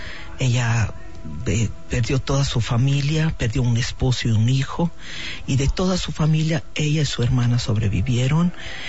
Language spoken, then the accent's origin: Spanish; Spain; como españoles tenemos que saber